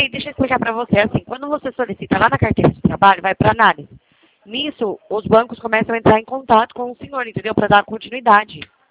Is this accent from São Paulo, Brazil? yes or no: yes; Limeira, São Paulo, Brazil; Eu sou de Limeira, São Paulo.